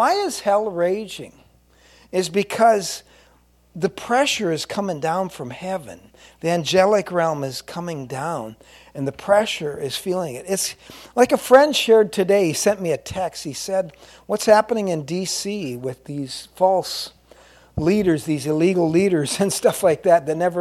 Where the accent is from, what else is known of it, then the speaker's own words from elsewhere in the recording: Cody, Wyoming, United States; Oh, we come from Cody, Wyoming. That's where I live.